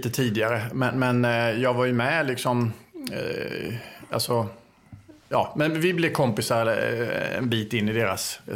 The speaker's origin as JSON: {"language": "Swedish", "town": "Åstorp", "region": "Skåne", "country": "Sweden", "tie": "born there", "also_born_or_lived": "Älmhult", "said": "Precis, jag är född i Åstorp, strax norr om Helsingborg."}